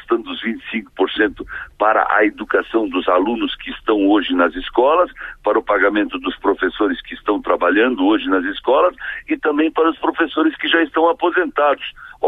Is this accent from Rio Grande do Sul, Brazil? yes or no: no; Santa Catarina, Brazil; Eu sou de Santa Catarina e posso falar da situação de catarinense. No meu estado